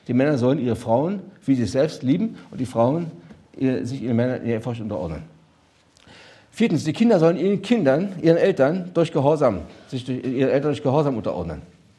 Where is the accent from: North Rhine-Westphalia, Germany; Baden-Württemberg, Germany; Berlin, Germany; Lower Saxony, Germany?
Berlin, Germany; sie ist aus Westdeutschland, ich bin aus Berlin. Das ist ein Riesenkulturunterschied. Das zweite ist, sie ist katholisch gewesen und ich bin jüdisch und von der Herkunft.